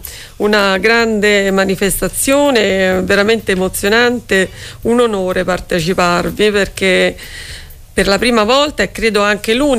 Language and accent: Italian; Fiumicino, Lazio, Italy; quando io dico magari in altre regioni d'Italia che vengo da Fiumicino